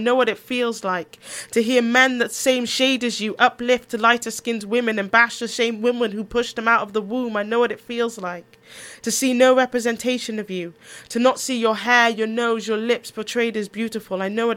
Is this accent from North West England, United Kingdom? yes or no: no; Wales, United Kingdom; also born or lived in Antigua / London; I was born in Antigua in the Caribbean. Okay. I migrated without any form of choice of my own, because I was six with my parents and my brother, to London first, lived there for a year, and then migrated to Wales